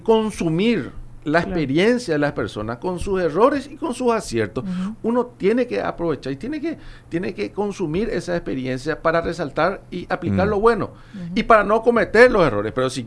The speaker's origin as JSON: {"language": "Spanish", "country": "Paraguay"}